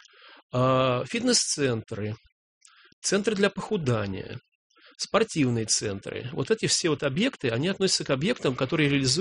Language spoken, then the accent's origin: Russian; Moscow, Russia; ну уж мы, наверное, москвичи лучше всего знают эту территорию, да, чем все остальные.